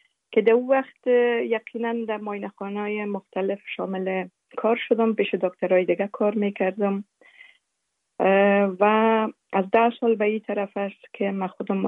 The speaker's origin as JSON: {"language": "Persian", "country": "Afghanistan", "tie": "born or raised there", "also_born_or_lived": "Kabul", "said": "کودکی را و طفولیت خود در ولایات مختلف افغانستان گذشتاندیم. مکتب ابتدایی را در قریه بایان، ولایت اروزگان، زابل، میمنه و همچنان در کابل لیسه را"}